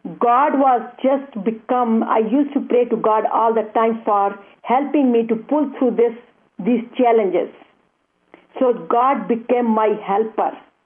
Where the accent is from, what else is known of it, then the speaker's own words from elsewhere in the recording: India; Actually, I am from India, and my bringing up was in a Hindu family